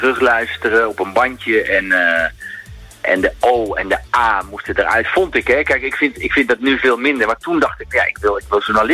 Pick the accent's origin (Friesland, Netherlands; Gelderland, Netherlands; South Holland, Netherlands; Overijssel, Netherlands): Overijssel, Netherlands; accent: Twents; first language Twents dialect; Dutch is a second language; Ik heb een hele fijne jeugd gehad in een Twents dorpje. Wat wel opvallend is, toen ik een puber was, kon ik eigenlijk niet goed Nederlands. Dus ik sprak dialect. Ik woon in Twente en daar sprak je alleen maar dialect.